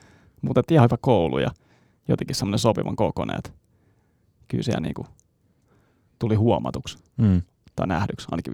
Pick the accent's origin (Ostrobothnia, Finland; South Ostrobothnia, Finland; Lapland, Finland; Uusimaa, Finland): Uusimaa, Finland; Kellokoski; Mä oon kotoisin Kellokoskelta Tuusulasta. Eli tämmönen muutaman tuhannen asukkaan idyllinen maalaiskylä Pohjois-Tuusulassa.